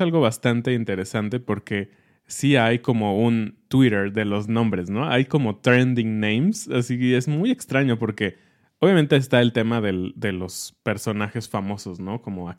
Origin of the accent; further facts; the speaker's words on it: Mexico; los nombres actuales de los españoles a nosotros como mexicanos y en general como latinoamericanos nos suenan un poco antiguos